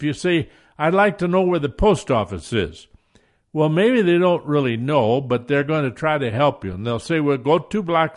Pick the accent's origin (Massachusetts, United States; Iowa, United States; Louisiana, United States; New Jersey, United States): Iowa, United States; I know in Iowa, growing up in Iowa